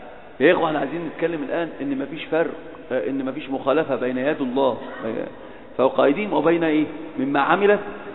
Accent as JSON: {"language": "Arabic", "town": "Alexandria", "region": "Alexandria Governorate", "country": "Egypt", "said": "احنا انا اسكندراني لما اتكلم عارف لما اتكلم بقول بنتفش احنا رايحين احنا جايين"}